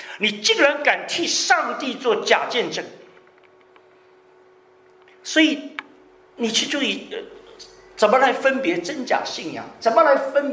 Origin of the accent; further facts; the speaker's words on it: China; 因为我们中国人想法，你一跟法搭上关系大概通常都出事了。